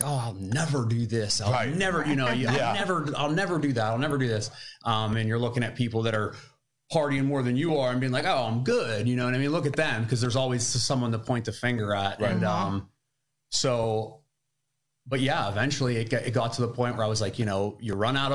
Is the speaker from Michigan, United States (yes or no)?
no; Grove City, Pennsylvania, United States; also born or lived in New Castle; So, first off, I'm from Grove City, PA.